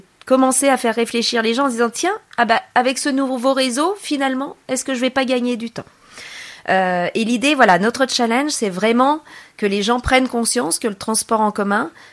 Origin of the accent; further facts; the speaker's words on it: Paris, Île-de-France, France; born there; je dirais que je suis née parisienne, mais je suis occitane de cœur.